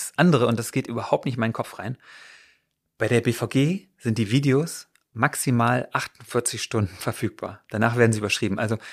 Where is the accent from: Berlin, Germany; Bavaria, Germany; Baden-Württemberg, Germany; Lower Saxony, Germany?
Berlin, Germany; das sind wir als Berliner ja gewohnt.